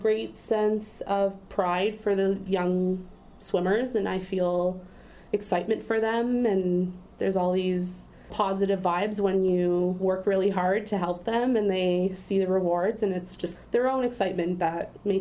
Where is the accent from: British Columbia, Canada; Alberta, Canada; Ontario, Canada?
Ontario, Canada; Toronto; I am originally from Toronto, or north of Toronto, and I have a cottage close by, which brought me to be closer to the Ottawa Valley, and I've loved it my whole life, so I knew that I would settle down in the Ottawa Valley eventually